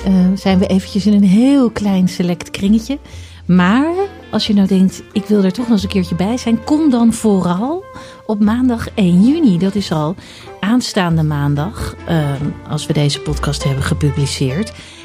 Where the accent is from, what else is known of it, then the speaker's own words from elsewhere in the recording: Zutphen, Gelderland, Netherlands; En zelf, ik ben opgegroeid in Zutphen. Dat was in de middeleeuwen een van de hoofdsteden. Weet je, dat was een Hansestad en die bloeide.